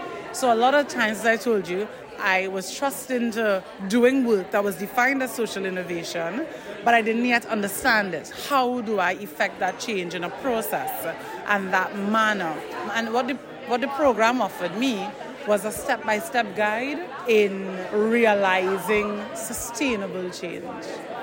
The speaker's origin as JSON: {"language": "English", "country": "Trinidad & Tobago", "said": "even though I'm from Trinidad, live in Trinidad, my work covers the entire Caribbean region and the Dominican Republic"}